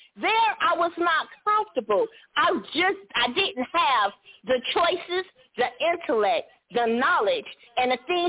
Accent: Chicago, Illinois, United States; I'm straight from Chicago, straight from the project.

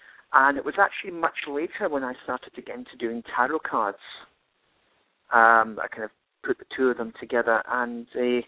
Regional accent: Glasgow, Scotland, United Kingdom; Well, I'm very direct and very blunt, and part of that is because I grew up in Glasgow doing readings in pubs and clubs.

